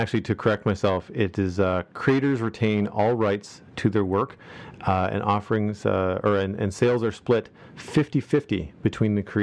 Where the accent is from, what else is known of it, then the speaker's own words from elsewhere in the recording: Nova Scotia, Canada; one of the things that I really enjoy about reading the news on Twitter about my hometown is that I get positive news. I get the news about the fire in Spryfield